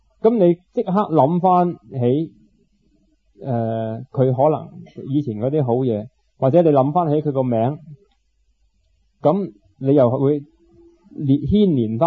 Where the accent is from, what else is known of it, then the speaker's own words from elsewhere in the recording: Hong Kong; 我哋香港人有本嘢叫《基本法》